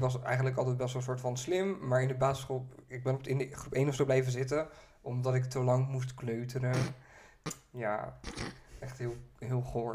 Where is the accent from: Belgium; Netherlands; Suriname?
Netherlands; Vlaardingen, South Holland; En ik kom uit Vlaardingen.